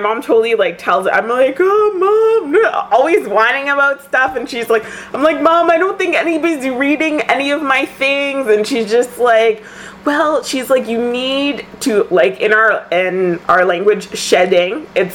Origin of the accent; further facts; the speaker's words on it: Toronto, Ontario, Canada; Because I'm from Toronto. And so when I went away, this came away to school